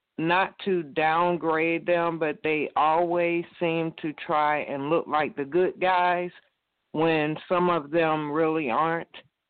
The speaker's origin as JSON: {"language": "English", "town": "Clearwater", "region": "Florida", "country": "United States", "tie": "born or raised there", "also_born_or_lived": "Georgia", "said": "I'm from Clearwater, Florida, and I pretty much grew up here all my life. Florida is my home, but I moved away and stayed in Georgia for about 18 years."}